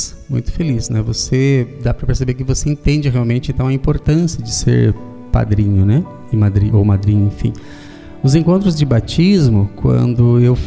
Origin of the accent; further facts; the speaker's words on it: Palmeira, Paraná, Brazil; born or raised there; also born or lived in Marechal Cândido Rondon